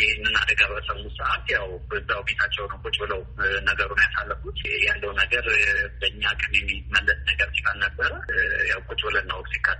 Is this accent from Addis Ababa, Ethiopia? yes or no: no; Jimma, Oromia, Ethiopia; born there; እንግዲህ አባቴ ተወልዶ የሚያደርገው ወለጋ ውስጥ ነው፣ እኛም የተወለድነው እንግዲህ ጅማ ውስጥ ነው።